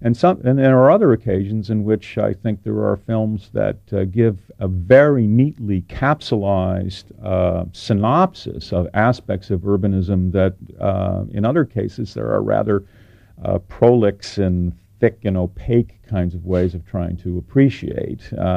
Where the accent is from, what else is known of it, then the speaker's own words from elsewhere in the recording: New York, United States; now in California, United States; I grew up in New York, which is sort of a film capital, and then I moved to California